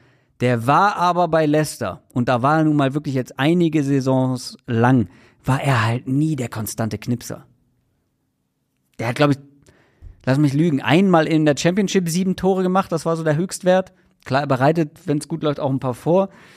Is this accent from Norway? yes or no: no; Northern Germany, Germany; Und das wusste ich als Norddeutscher nicht.